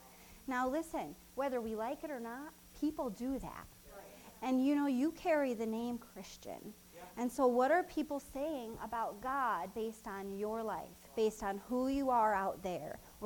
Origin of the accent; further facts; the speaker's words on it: Jamestown, United States; I grew up in Jamestown, and I remember various families.